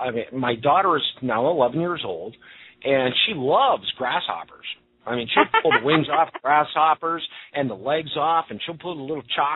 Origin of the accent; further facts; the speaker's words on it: Pacific Northwest, United States; I came from the Pacific Northwest, where I was trained in the woods, and of course, in Washington State, for instance, there's a lot of water.